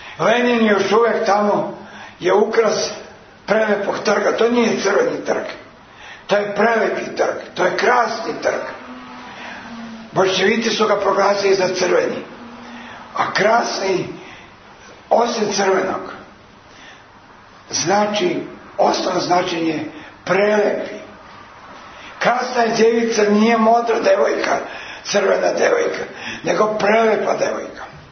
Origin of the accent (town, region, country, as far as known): Serbia